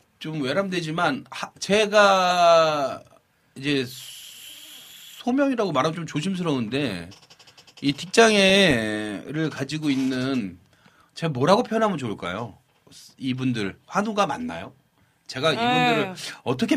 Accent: South Korea; 내가 한국인이고 한국을 너무 사랑하지만

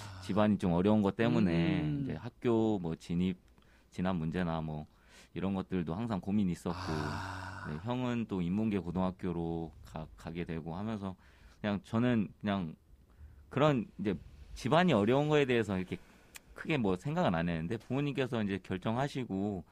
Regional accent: Daejeon, South Korea; also born or lived in Daegu; 대구에서 태어났다가 대전에서 한 5살까지는 살았던 걸로 기억을 해요. 대전에서 이제 그때도 대전 여기 뭐 태평동에서 살았다가 또 다른 데서 살았다가 한 이사를 대전에서만 또 한 3번?

